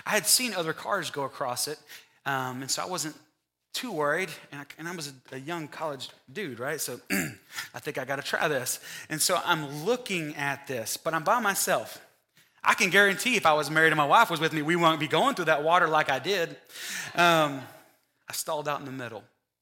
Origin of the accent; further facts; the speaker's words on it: United States; Privilege is that, you know, I'm an American, and so when the TV's on, I can change the channel.